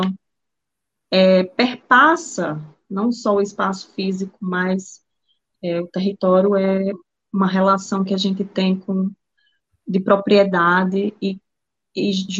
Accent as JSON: {"language": "Portuguese", "region": "Paraíba", "country": "Brazil", "also_born_or_lived": "Foz do Iguaçu", "said": "Eu sou paraibana, nordestina, sertaneja, mas andei muito pelo Brasil, assim, migrei bastante, morei 3 anos em Foz do Iguaçu"}